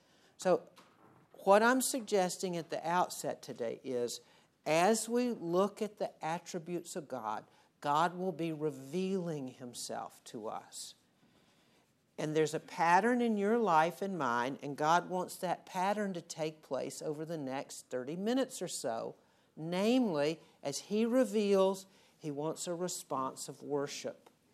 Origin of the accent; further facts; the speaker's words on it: the South, United States; I grew up, obviously, not in Chicago. I grew up in the South.